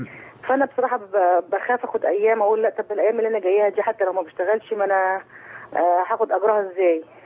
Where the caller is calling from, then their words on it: Cairo, Cairo Governorate, Egypt; من القاهرة.